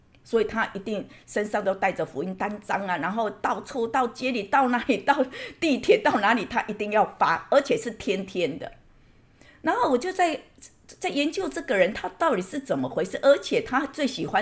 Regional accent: Kaohsiung, Taiwan; 我是在台湾出生的高雄哦，那呢，从小呢，我就跟着妈妈拜拜啊

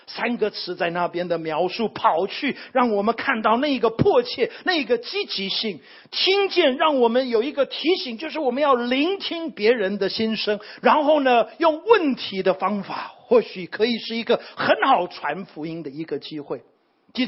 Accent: Pingtung, Pingtung County, Taiwan; born there; 我是在屏东出生的，那时候我的父母亲在高雄，在圣光服事。

